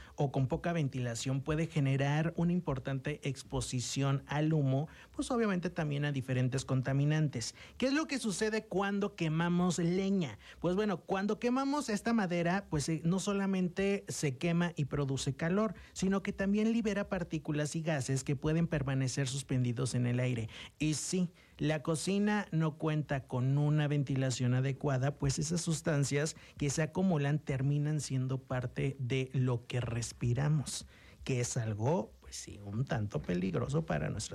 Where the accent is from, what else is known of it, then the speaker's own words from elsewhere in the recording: Mexico; Ustedes bien saben que nosotros como mexicanos en algún punto, pues hemos ocupado leña.